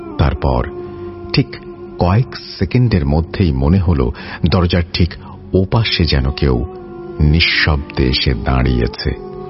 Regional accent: Matiranga, Chittagong Division, Bangladesh; আমার বাড়ি খাগড়াছড়ি পার্বত্য জেলার মাটিরাঙ্গা উপজেলার মাটিরাঙ্গা পৌরসভার একটি গ্রামে।

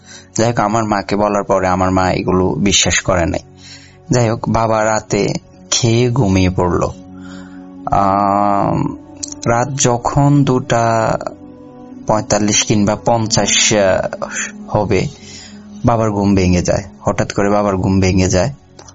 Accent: Sonaimuri, Chittagong Division, Bangladesh; moved away; জেলা নোয়াখালী, সোনাইমুড়ি থানা। আমি বর্তমানে একজন প্রবাসী

